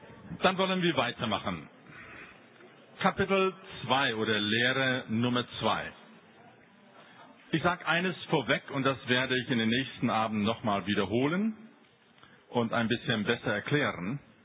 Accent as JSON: {"language": "German", "town": "Lörrach", "region": "Baden-Württemberg", "country": "Germany", "said": "Ich komme aus dem Gebiet von Lörrach, da gibt es viele Winzer, viele Weinberge."}